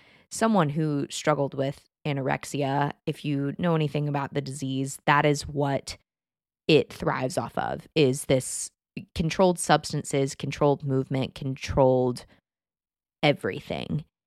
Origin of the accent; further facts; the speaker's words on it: Texas, United States; I grew up in Texas. I like the heat.